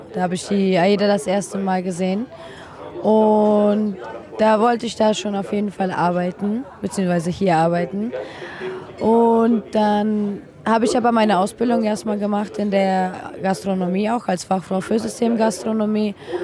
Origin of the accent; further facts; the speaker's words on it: Düren, North Rhine-Westphalia, Germany; Genau, ja, ich komme auch aus Düren, richtig.